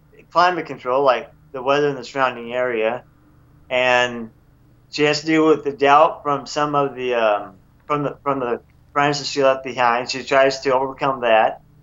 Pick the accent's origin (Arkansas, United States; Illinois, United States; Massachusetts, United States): Arkansas, United States; And he's from California, I'm from Arkansas